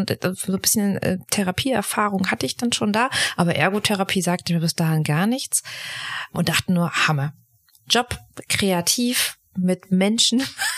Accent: Schwerin, Mecklenburg-Vorpommern, Germany; Und habe mich dann daraufhin in Schwerin damals beworben. Da komme ich ursprünglich her, oben aus Mecklenburg-Vorpommern.

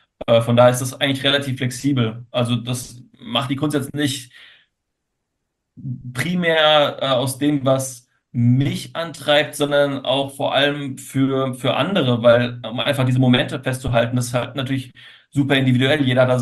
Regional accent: Frankfurt, Hesse, Germany; Das ist natürlich als Frankfurter echt ein Erlebnis gewesen.

